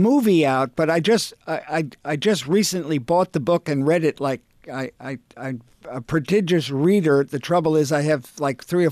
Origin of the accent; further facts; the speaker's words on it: Long Island, New York, United States; moved away as an adult; also born or lived in San Francisco; now in Los Angeles, United States; Well, I grew up on Long Island and, you know, then lived in New York City for 35 years. That's during my New York City theater years. And then I moved to San Francisco 10 years ago to be close to my youngest child.